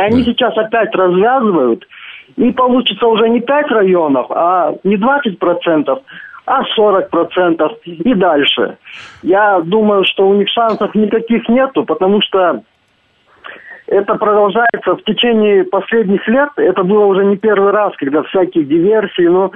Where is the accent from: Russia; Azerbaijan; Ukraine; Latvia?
Azerbaijan; Nagorno-Karabakh; now in Netherlands; Я звоню из Голландии, я сам родом из Нагорного Карабаха.